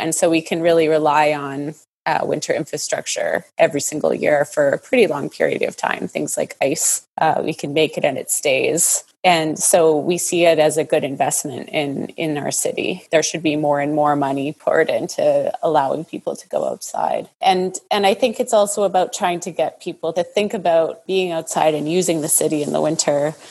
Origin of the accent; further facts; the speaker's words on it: Winnipeg, Manitoba, Canada; I made a very conscious decision to move back to Winnipeg, which was my hometown.